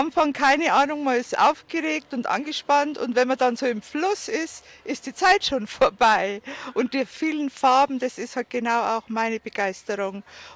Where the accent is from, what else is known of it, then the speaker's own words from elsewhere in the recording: Bavaria, Germany; Also ich bin aus der Oberpfalz, da geht das alles schneller.